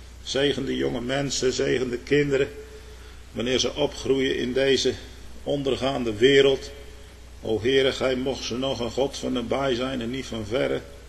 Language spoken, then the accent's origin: Dutch; Netherlands; Nou wee mij, want ik ben een Nederlander.